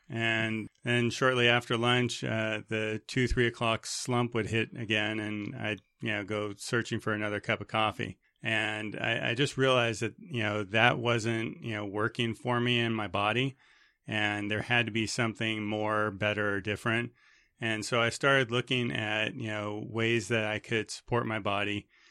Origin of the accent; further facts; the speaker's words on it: Los Angeles, California, United States; born there; Well, I was born here in Los Angeles